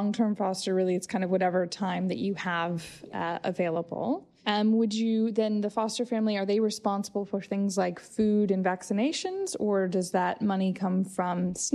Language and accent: English; United States; I grew up in the States and there's a lot of breeds